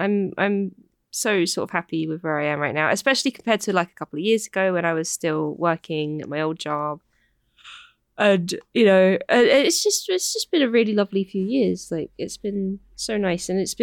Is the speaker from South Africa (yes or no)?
no; United Kingdom; I'm not satisfied. I am British.